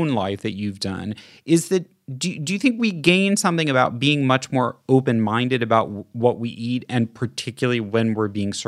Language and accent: English; Midwest, United States; I grew up in the Midwest in the 1970s where everything was trucked in and was not eaten seasonally and was tasteless.